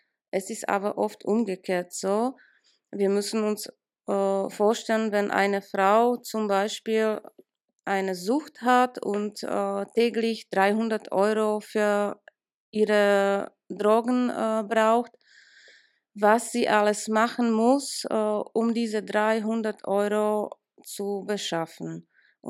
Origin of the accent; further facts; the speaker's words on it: Czechia; German is a second language; Ich habe mich für das Projekt entschieden, weil ich schon Erfahrungen aus meiner Heimat habe. Ich habe während meines Studiums als Sozialarbeiterin in Tschechien ein Praktikum